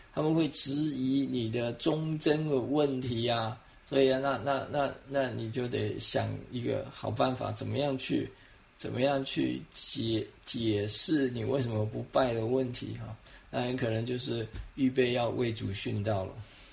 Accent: Taiwan; 我们在台湾成长的环境当中

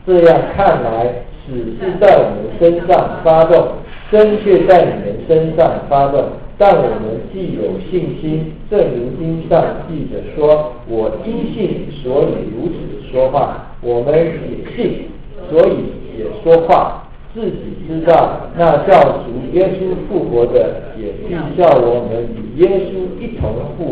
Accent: China; 这叫做坚忍的性格，坚忍的性格也是我们中国人的性格。

